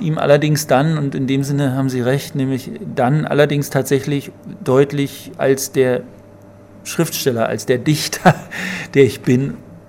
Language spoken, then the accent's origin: German; Berlin, Germany; Also das ist wirklich dieser Berliner, als Berliner dieser Badewanneneffekt.